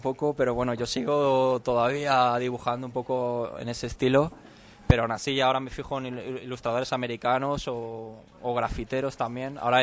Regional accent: Leganés, Community of Madrid, Spain; born there; Pues soy ilustrador, nací en Leganés, de ahí que sea todo un honor para mí exponer aquí.

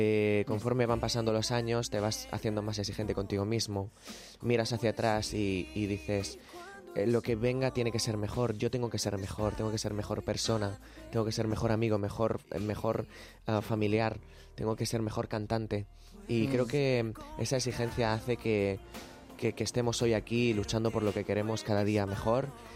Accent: Ricote, Region of Murcia, Spain; also born or lived in Archena / Molina de Segura; de todos los lugares de Murcia porque me he criado en Ricote, pero en mi DNI pone Archena, pero a los 12 años me fui a Molina de Segura

